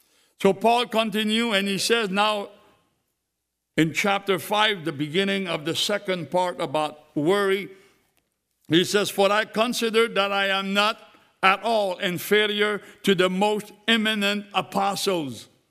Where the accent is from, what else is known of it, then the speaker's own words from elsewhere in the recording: Louisiana, United States; born there; I'm an American, man. I was born in Louisiana.